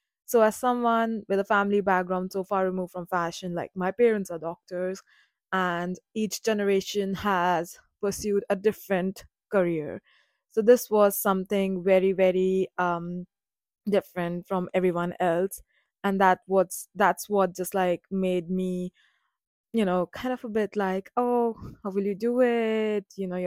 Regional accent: New Delhi, Delhi, India; So I come from New Delhi, India

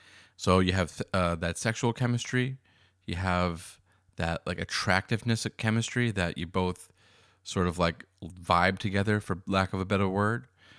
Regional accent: Massachusetts, United States; I go to this college campus and in Massachusetts, my home state.

